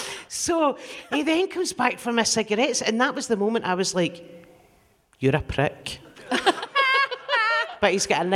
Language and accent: English; Glasgow, Scotland, United Kingdom; So, I grew up in the East End of Glasgow.